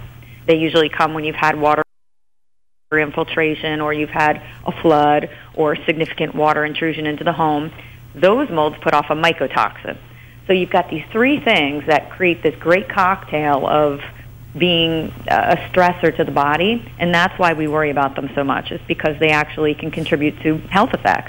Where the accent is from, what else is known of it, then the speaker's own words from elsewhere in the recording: New Jersey, United States; I'm from New Jersey, so we get a lot of that temperature change.